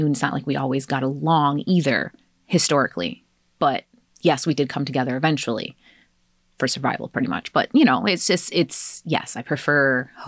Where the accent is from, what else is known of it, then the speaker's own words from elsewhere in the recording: Lewiston, United States; born there; I have an American birth certificate. I was born in Lewiston.